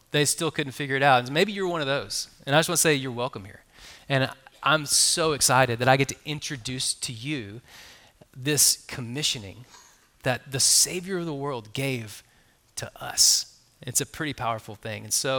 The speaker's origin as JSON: {"language": "English", "region": "Texas", "country": "United States", "said": "I am a Texan, fifth generation, and I'm very proud of that."}